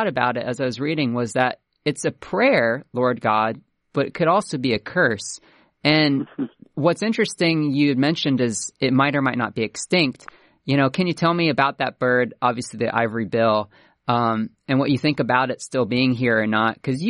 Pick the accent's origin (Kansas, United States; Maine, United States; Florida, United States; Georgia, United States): Florida, United States; I grew up in Central Florida